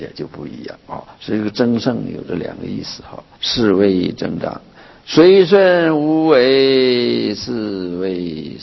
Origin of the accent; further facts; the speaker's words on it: Northeast China, China; 这个我是东北人哈，就是这个也是下大雪的地方。这个冬天呢，夏天呢，种田呢，我家里是种田的哈。